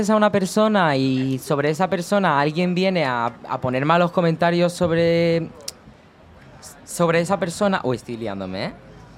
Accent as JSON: {"language": "Spanish", "town": "Badalona", "region": "Catalonia", "country": "Spain", "said": "porque yo soy de Badalona, porque vengo de un barrio humilde"}